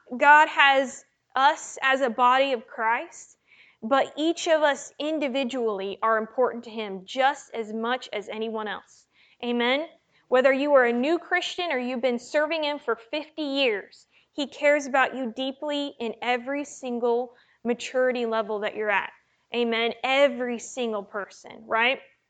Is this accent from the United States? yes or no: yes; United States; but I was born in America and I live in America and I'm American.